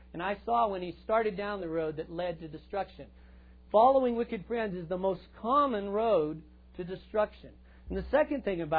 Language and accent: English; Colorado, United States; Cheryl and I like to say we think it's prettier than the Grand Canyon, but maybe that's because we're from Colorado.